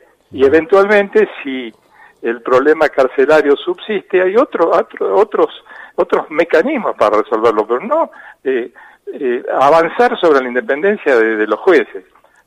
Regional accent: Buenos Aires Province, Argentina; now in La Plata, Argentina; hace 15 años que vivo en La Plata, yo soy claro, oriundo del Gran Buenos Aires.

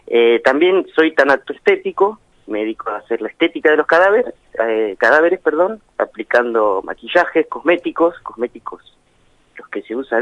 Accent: Adolfo González Chaves, Buenos Aires Province, Argentina; now in Necochea, Argentina; Les habla … desde la ciudad de Necochea en este momento, pero soy de Adolfo González Chávez, un pueblito de 450 kilómetros al sur de Capital Federal.

